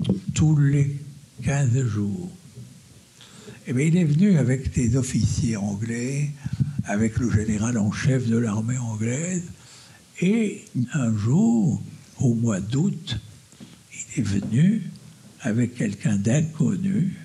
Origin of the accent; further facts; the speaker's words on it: France; Oh, mais je ne parle pas un mot d'anglais. Non, quand on est français, on ne parle pas l'anglais.